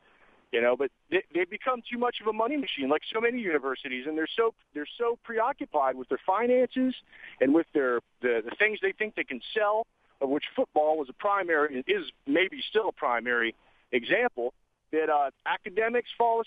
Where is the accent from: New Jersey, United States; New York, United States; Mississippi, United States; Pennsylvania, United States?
Pennsylvania, United States; I'm from Western Pennsylvania. We all go there